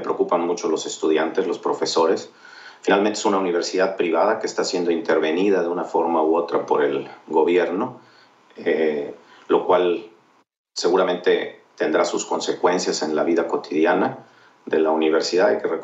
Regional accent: Mexico; los mexicanos tenemos que hacer una revisión de nuestra historia

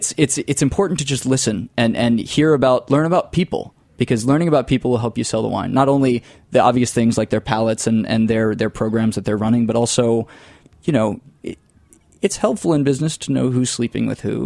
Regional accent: Florida, United States; No, I come from the panhandle, so the lower Alabama part of Florida, Redneck Riviera. I didn't suppress my accent intentionally. It just kind of happened from moving around the world a little bit as I did during and after school.

